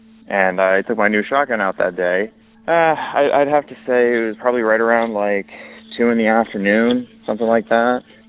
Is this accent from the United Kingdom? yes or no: no; Loudon, New Hampshire, United States; I'm from the New Hampshire area, specifically Loudoun.